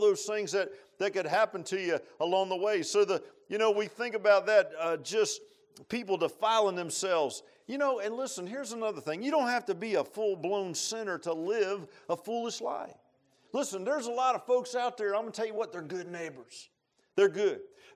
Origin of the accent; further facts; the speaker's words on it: Virginia Beach, Virginia, United States; because I grew up in Virginia Beach, and now I was up on this farm, man.